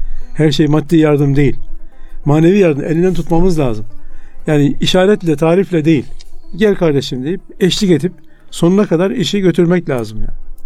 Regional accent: Konya, Turkey; Şu anda Konya'da, ben Konyalı olduğum için orayla ilgileniyorum.

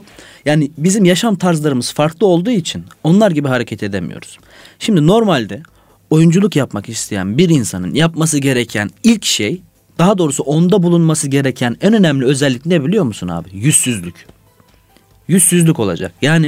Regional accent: Sakarya, Turkey; Senin de söylediğin gibi Sakarya'da doğduk büyüdük.

